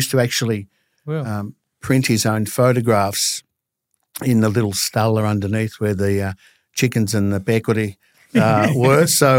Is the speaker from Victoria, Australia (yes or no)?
yes; Maribyrnong, Victoria, Australia; born there; Well, I was born in Maribyrnong. So my family on my mother's side has been here nearly 100 years.